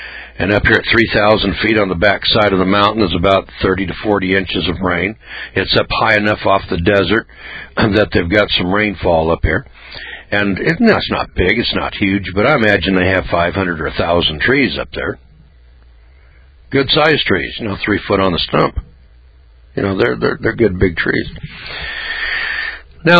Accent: Eureka, California, United States; Now, I'm from Northern California, so I can recognize a redwood tree, kids. I'm from Eureka

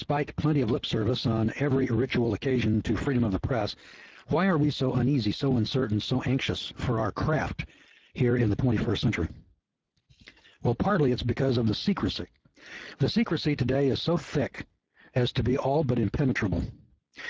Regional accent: Deep South, United States; I grew up in the Deep South. For a long time, we were in denial about the truth of slavery.

